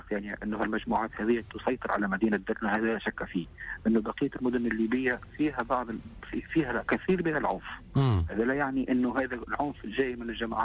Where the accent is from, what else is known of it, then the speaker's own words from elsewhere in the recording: Tunisia; نحن كتونسيين وكمراقبين وكإعلاميين